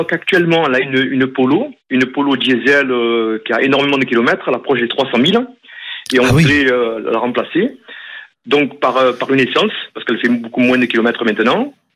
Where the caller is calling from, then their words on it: Marseille, Provence-Alpes-Côte d'Azur, France; Quartier La Rose.